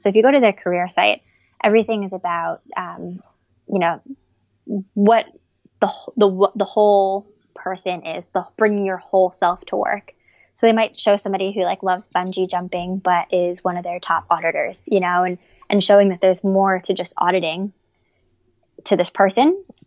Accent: United States; Yeah, I mean, as an American, I just think Michelle Obama is just absolutely amazing.

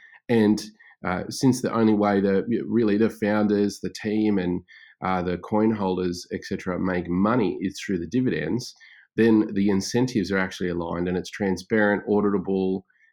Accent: Brisbane, Queensland, Australia; I am Australian, obviously, and based in Brisbane with my family at the moment.

